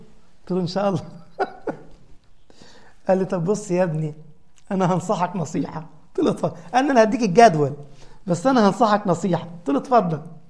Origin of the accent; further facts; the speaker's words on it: Giza, Giza Governorate, Egypt; عندما كنت صغيرا تقريبا عندي 16 سنة أو قريب من هذا، وكنت بخطب الجمعة تبع الجمعية الشرعية عندنا في الجيزة،